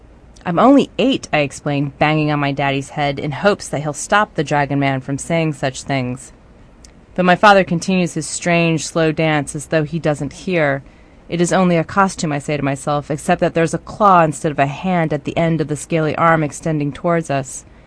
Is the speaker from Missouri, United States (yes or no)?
no; Philadelphia, Pennsylvania, United States; born there; And it's interesting because I was born in Philadelphia.